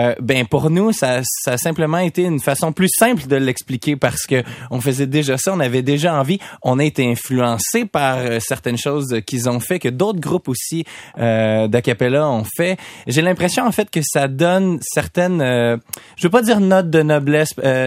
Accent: Quebec, Canada; les 4 Québécois

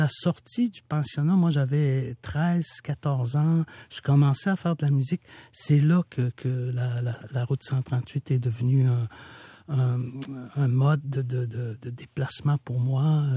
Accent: Newfoundland and Labrador, Canada; born there; also born or lived in Malieutenam, Quebec; Je suis né au Labrador, oui. Ouais. Ma famille a été déplacée dans le sud. Ça nous a amené à Malieutenam.

